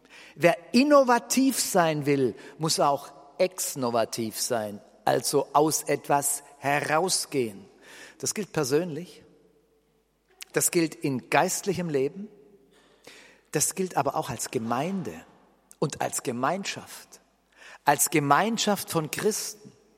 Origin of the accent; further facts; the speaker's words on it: Baden-Württemberg, Germany; Und ehrlich gesagt, ich bin Schwabe.